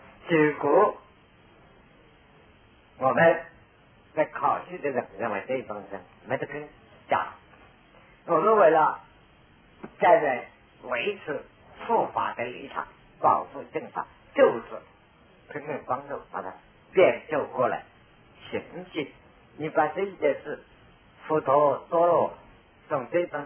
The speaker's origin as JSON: {"language": "Chinese", "country": "China", "said": "像我也是中国人，因为从这中国字所生，这么一看就懂了嘛"}